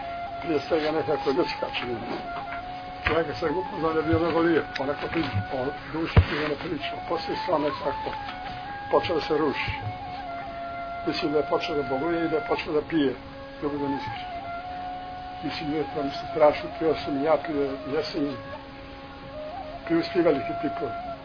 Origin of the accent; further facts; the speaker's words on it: Serbia; ja sam Srbin kao svi ovdje